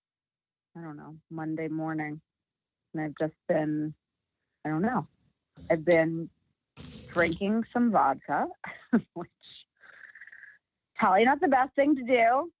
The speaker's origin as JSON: {"language": "English", "region": "East Coast", "country": "United States", "tie": "born or raised there", "lives_now": "Los Angeles, United States", "said": "I grew up in the East Coast, which is also like a little bubble, you know, the Jersey, New York area, because it's all blue states."}